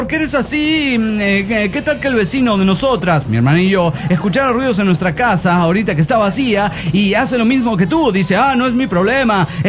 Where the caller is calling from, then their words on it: Guadalajara, Jalisco, Mexico; Hola, ¿cómo están, amigos? Soy yo … de Guadalajara, Jalisco.